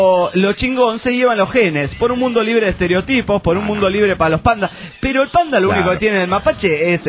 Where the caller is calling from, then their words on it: Guatemala; de Guatemala.